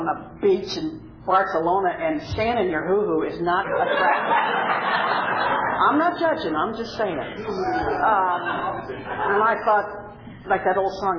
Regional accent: Fresno, California, United States; I was born in Fresno, raised in Fresno, got drunk in Fresno, got sober in Fresno, still live in Fresno. Traveled the world, but I'm still there.

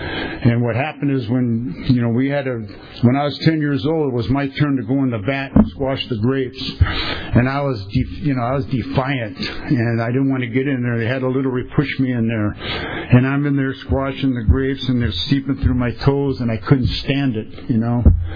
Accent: San Pedro, California, United States; So I was raised in San Pedro, you know. My dad was a commercial fisherman.

